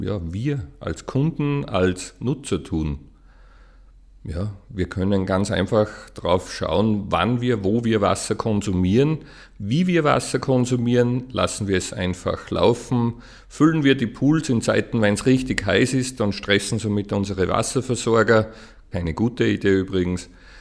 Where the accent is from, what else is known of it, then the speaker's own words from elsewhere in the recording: Bad Goisern, Upper Austria, Austria; Ich kann in diesem Fall für meine Heimatgemeinde Bad Gäusern sprechen.